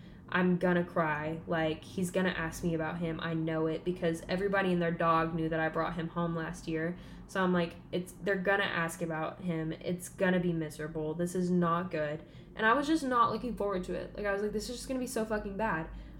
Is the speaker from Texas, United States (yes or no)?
no; Arkansas, United States; And mind you, I'm from Arkansas. I'm from a super small town.